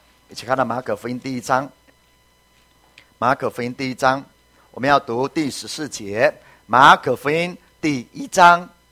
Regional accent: Taiwan; 华人，我们台湾人都是一样的，不会随便卖田地的

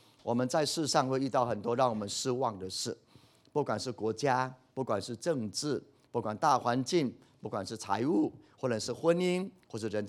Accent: China; 我们中国人都知道

